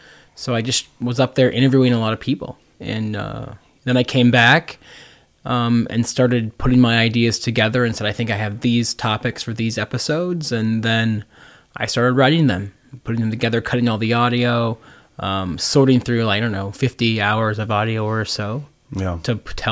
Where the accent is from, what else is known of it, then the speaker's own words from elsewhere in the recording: California, United States; So I had all this experience and history there as a kid growing up near Yosemite.